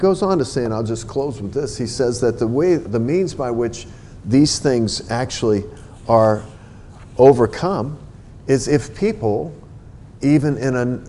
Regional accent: the South, United States; born there; I was born in the South. Everybody and their brother was a Christian.

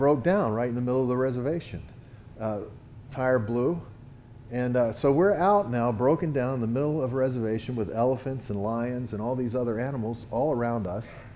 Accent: the South, United States; I was born and raised in the South, everything in the South wants to suck your blood.

